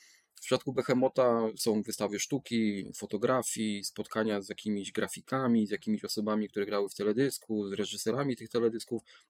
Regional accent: Wrocław, Lower Silesian Voivodeship, Poland; I będąc rodowitym wrocławianinem

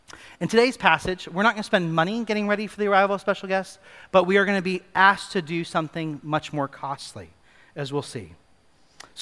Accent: Kenya; I remember in my own childhood growing up in Kenya

